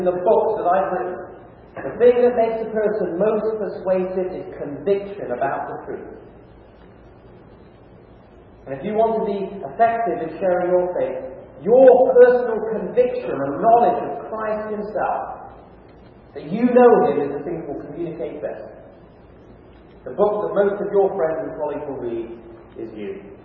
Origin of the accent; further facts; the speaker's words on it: England, United Kingdom; moved away; When I moved across from England, as you know, we play a lot of soccer in England.